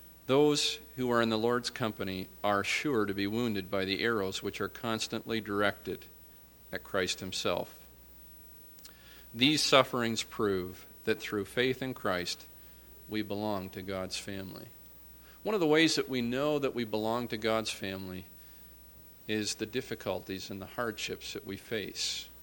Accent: Owen Sound, Ontario, Canada; because, of course, I come from Owen Sound.

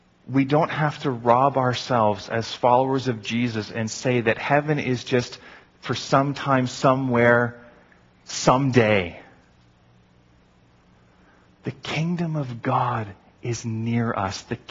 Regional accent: Canada; I'm a Canadian citizen. That means I'm subject to Canadian law.

